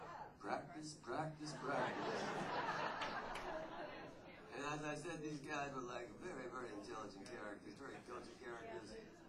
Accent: New York City, New York, United States; Radio, as I grew up in the Bronx, a very cultured place.

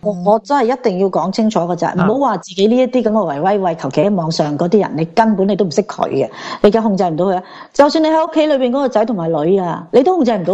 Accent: Hong Kong; 你会觉得作为香港人就好无力，同埋好冇瘾，同埋好痛苦

